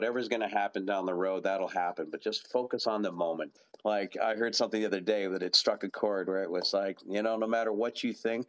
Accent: Kitchener-Waterloo, Ontario, Canada; And I'm just glad to connect with a few people from my hometown of Kitchener-Waterloo.

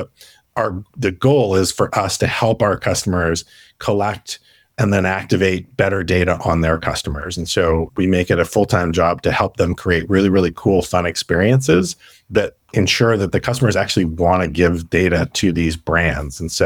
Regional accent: Canada; I'm a Canadian and I'll just say I grew up, you know, on Crown Royal and Canadian rye.

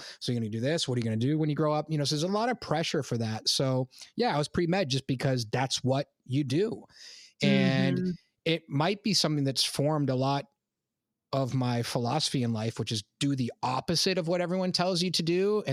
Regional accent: Massachusetts, United States; and I'm from Massachusetts, and there's a lot of stereotypes about Massachusetts drivers.

